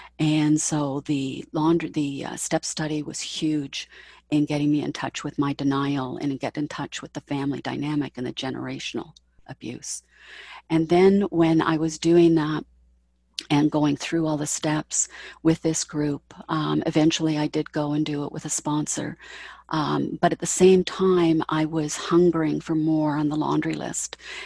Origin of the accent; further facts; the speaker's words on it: Toronto, Ontario, Canada; I'm from Toronto, Canada.